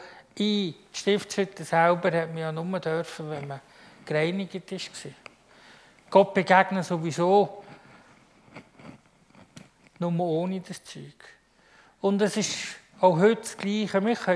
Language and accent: German; Switzerland; als Schweizer sind wir vor allem versucht zu jämmern.